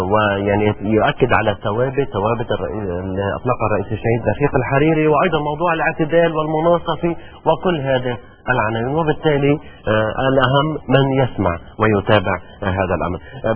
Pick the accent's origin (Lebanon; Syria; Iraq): Syria; Homs, Homs Governorate; وانا حمصي